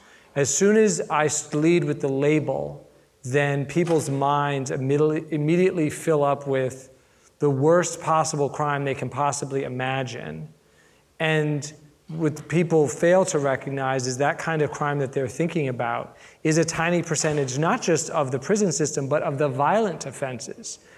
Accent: Atlanta, Georgia, United States; also born or lived in Washington, District of Columbia, United States; I grew up in Atlanta and I spent my professional life in DC

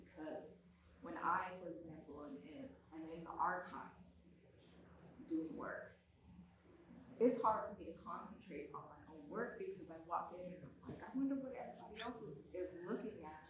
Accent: California, United States; I'm from California, so I wouldn't know, but I want to know.

